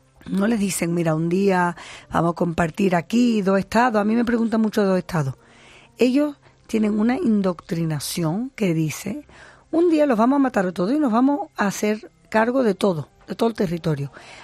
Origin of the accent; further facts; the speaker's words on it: Gibraltar; Yo soy de Gibraltar. Me crié en Gibraltar y de ahí vengo y por eso hablo español.